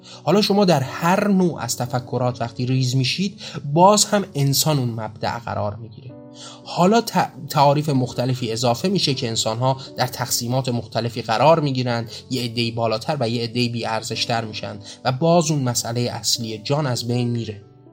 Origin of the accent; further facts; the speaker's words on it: Iran; من و شمایی که ایرانی هستیم و در اسلام شیعی به دنیا اومدیم